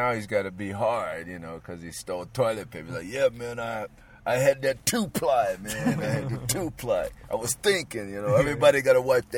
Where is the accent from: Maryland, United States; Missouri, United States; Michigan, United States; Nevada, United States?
Missouri, United States; St. Louis; I'm from St. Louis, St. Louis, Missouri.